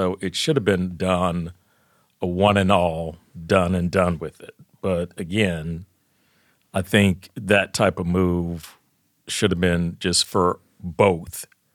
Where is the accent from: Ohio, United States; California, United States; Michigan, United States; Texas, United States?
Ohio, United States; Cincinnati; Born and raised in Cincinnati, went to Roger Bacon High School, attended grade school at St. Francis Serif School downtown, went off to college at Carson Newman College